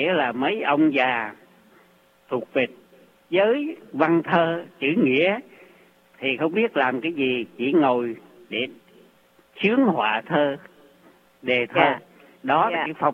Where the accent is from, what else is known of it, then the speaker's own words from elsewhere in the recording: Quang Nam, Vietnam; also born or lived in Hue; tôi là dân Quảng Nam ra Huế học